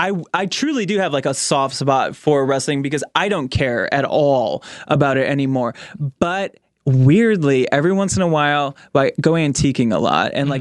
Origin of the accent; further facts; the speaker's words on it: Michigan, United States; Michigan must have been like a good spot for them because I literally went to like 10 live tapings or whatever in my hometown.